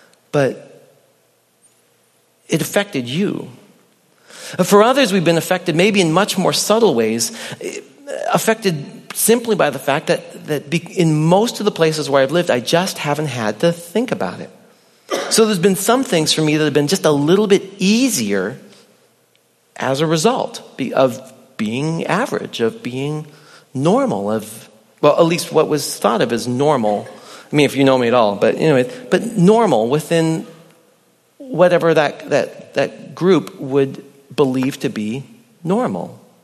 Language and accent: English; British Columbia, Canada; also born or lived in Yakima / Chicago; now in United States; I grew up in British Columbia, and then I lived in Yakima, and in, well, some in Chicago, and then here, you know, I'm a 5'10" white American male